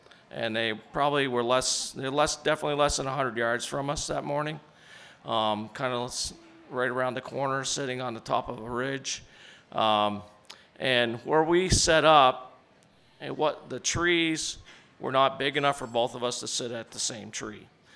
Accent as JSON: {"language": "English", "town": "Bolton", "region": "Vermont", "country": "United States", "said": "from Bolton, Vermont."}